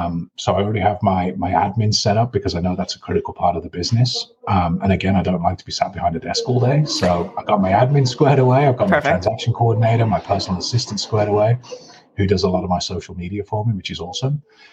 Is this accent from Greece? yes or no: no; England, United Kingdom; now in Tucson, United States; Last name's French on an Englishman living in America.